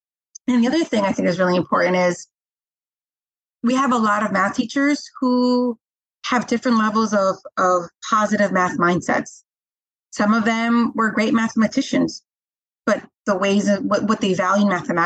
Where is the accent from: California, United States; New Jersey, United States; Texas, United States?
New Jersey, United States; I'm from the South Bronx, right? I'm from Jersey, but I work in the South Bronx.